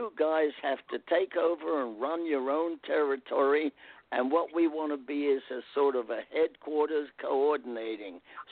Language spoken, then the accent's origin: English; United Kingdom; now in United States; I would like to just come up there and be an American. I'm still hanging on to being British, but inch by inch, I love America.